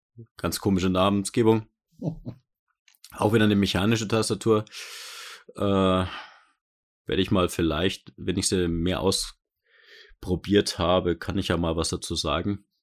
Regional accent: Bavaria, Germany; Ich meine, ich bin in Bayern aufgewachsen. Ich bin auch ganz froh, dass ich Hochdeutsch kann.

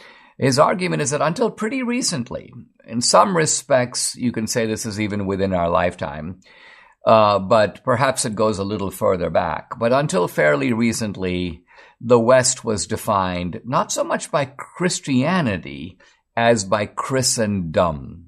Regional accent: India; because I grew up in India

